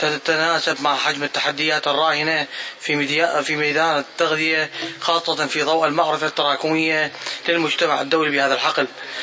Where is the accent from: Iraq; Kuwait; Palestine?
Iraq; سيد الرئيس، إن بلدي العراق يواجه هو الآخر تحديات متعددة